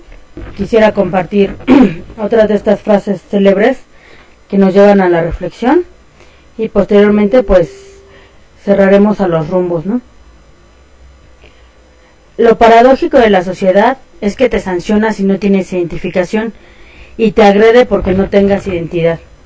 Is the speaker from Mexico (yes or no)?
yes; Mexico; nuestro deber como humanos, como mexicanos, es elegir en qué tradición queremos estar, ¿no?